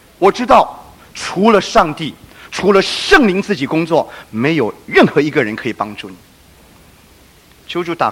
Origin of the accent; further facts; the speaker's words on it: China; now in United States; 特别对我们中国人来讲，特别对我们现在美国在大众传播那么发达的这样的一个环境里面